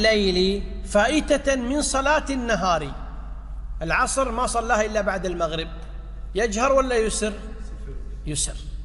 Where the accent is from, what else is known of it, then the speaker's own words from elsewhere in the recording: Kuwait; احنا عندنا في الكويت